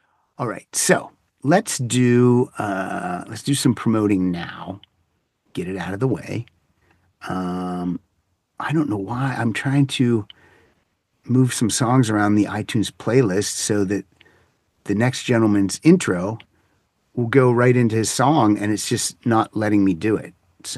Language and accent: English; Altoona, Pennsylvania, United States; My hometown paper eventually did do an article on me, the Altoona Mirror.